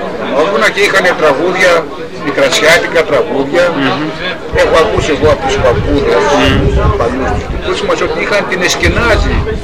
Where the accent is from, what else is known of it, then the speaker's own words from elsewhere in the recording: Krovili, Eastern Macedonia and Thrace, Greece; moved away as an adult; also born or lived in Germany; Έχω γεννηθεί στην Κροβίλη, μεγάλωσα στην Κροβίλη, έφυγα στρατιώτης το 60, έκτοτε δεν έμεινα πολύ καιρό, έκτοτε στο εξωτερικό.